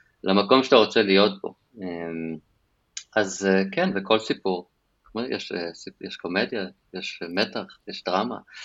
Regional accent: Los Angeles, California, United States; moved away as an adult; now in Israel; גדלתי בלוס אנג'לס, באתי לעשות צבא, וחיפשתי מה עושים.

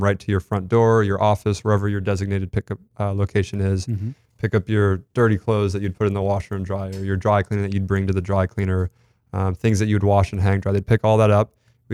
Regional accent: Red Wing, Minnesota, United States; And then one of my lifelong friends who I grew up with in Red Wing actually was working at startups in Minneapolis

